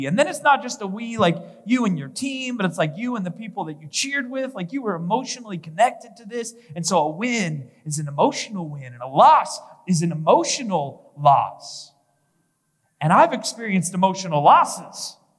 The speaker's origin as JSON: {"language": "English", "town": "Kansas City", "region": "Missouri", "country": "United States", "tie": "born or raised there", "said": "I grew up in Kansas City, and so if you're wondering why I am a Chiefs fan, it's because everybody I knew was a Chiefs fan, right?"}